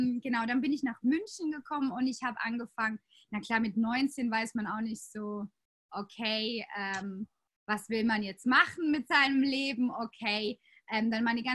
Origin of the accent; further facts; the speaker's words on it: Dornbirn, Vorarlberg, Austria; moved away as an adult; now in Munich, Germany; ich komme aus Vorarlberg, aus Dornbirn.